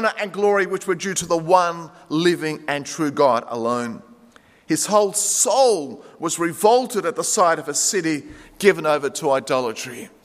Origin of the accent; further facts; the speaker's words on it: Beverly Hills, New South Wales, Australia; also born or lived in Greece; Told her I was from Beverly Hills. She said, "Well, I lived in Riverwood. I went to Beverly Hills Girls High." And she said, "What's your cultural background?" And I said, "I was born in Greece."